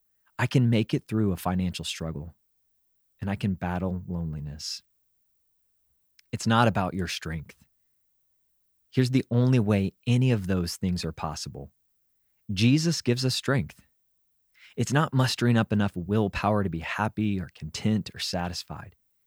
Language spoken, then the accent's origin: English; Indiana, United States; I grew up in Indiana, so we had our fair share of white Christmases.